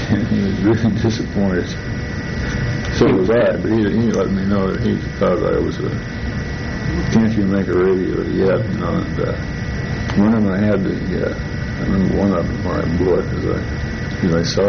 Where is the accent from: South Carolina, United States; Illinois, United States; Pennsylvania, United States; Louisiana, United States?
Illinois, United States; Champaign; also born or lived in Madison, Wisconsin; And I was born in September 35 in Madison, Wisconsin. We lived in an approximately 1910 rented bungalow on Crandall Street. Moved in 38 to a new home at 236 East Sunset Court on the edge of the town. Moved in 48 to 908 West Charles, a rented house in Champaign, Illinois.